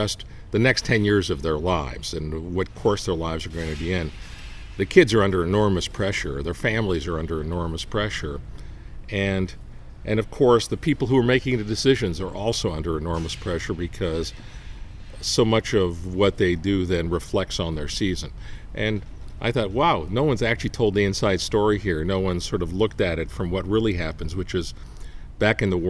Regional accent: Toronto, Ontario, Canada; Well, I think Cleveland is becoming something like my hometown Toronto has become over the years

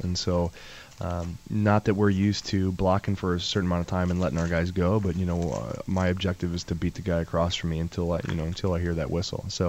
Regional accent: Chicago, Illinois, United States; in junior high, I was undersized and growing up outside Chicago, I wanted to be like Paul Ettinger.

